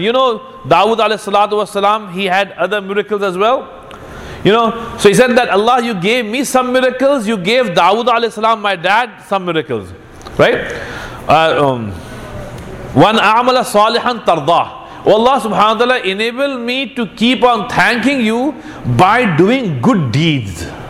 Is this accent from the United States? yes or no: no; India; he was growing up in Qatar, I was growing up in India.